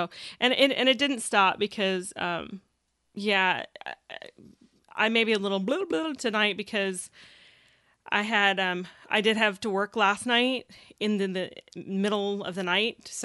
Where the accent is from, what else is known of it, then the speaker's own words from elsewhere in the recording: Kansas, United States; I grew up in Kansas, and I remember they can change direction real fast.